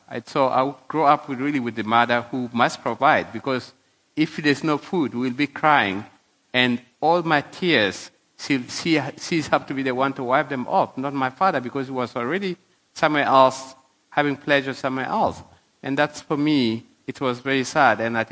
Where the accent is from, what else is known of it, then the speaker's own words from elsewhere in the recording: South Sudan; And that was my story when I was growing up in South Sudan. And I was a happy child, despite poverty.